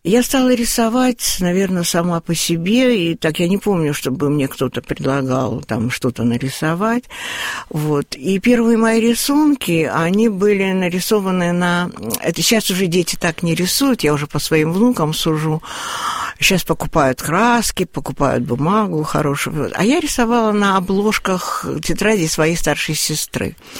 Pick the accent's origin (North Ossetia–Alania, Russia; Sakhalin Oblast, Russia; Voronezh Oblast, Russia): North Ossetia–Alania, Russia; Vladikavkaz; born there; я родилась во Владикавказе в семье художника.